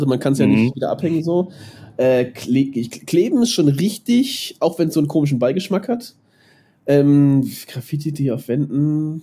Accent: Baden-Württemberg, Germany; also ich bin in Neckarstedt aufgewachsen

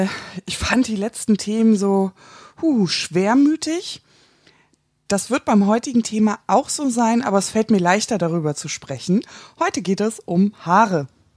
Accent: Hamburg, Germany; ich komme aus Hamburg

